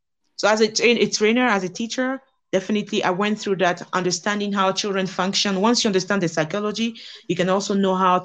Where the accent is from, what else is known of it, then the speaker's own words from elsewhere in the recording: Côte d’Ivoire; first language French; English is a second language; So first of all, French is my first language. So I grew up learning it. I grew up in Cote d'Ivoire, so it's a Francophone country.